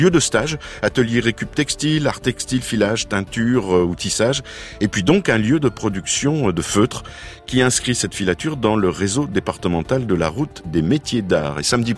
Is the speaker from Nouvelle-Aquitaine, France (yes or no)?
no; Bourgogne-Franche-Comté, France; j'avais un exemple sous les yeux il y a encore quelques temps du côté de chez moi, dans la Bourgogne profonde.